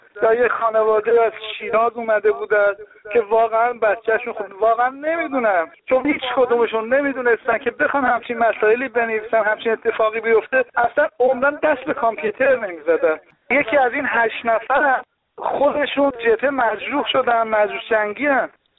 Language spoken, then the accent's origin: Persian; Iran; ما هم ایرانی هستیم